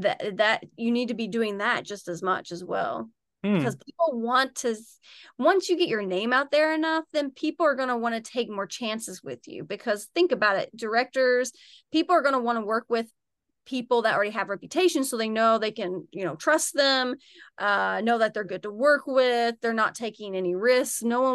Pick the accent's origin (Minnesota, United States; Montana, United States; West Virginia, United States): West Virginia, United States; Like I'm originally from West Virginia, the woods of West Virginia, very small country town.